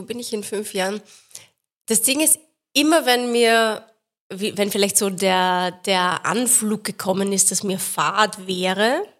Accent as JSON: {"language": "German", "region": "Lower Austria", "country": "Austria", "said": "Ich komme aus dem Bezirk Horn."}